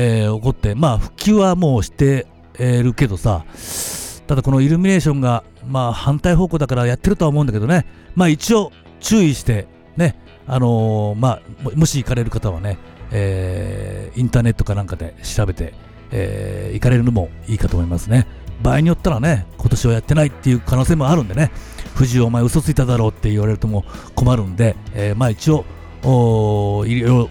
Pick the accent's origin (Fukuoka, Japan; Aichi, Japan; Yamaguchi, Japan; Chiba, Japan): Yamaguchi, Japan; どうしても俺がね山口県出身だからさ、西日本が中心になっちゃうんだけどさ